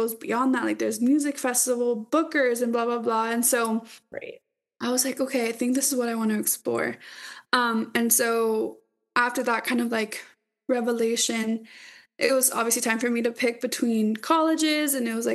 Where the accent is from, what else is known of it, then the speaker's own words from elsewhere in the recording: Laredo, Texas, United States; now in Austin, United States; I am from Laredo, Texas, but I currently reside in Austin, Texas. I've been here for about 8 years now